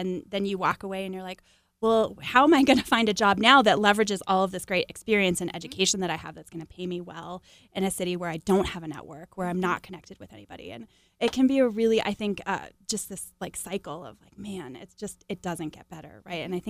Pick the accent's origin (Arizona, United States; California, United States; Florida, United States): Arizona, United States; moved away as an adult; I was raised in Arizona and moved out to Washington, D.C. after college.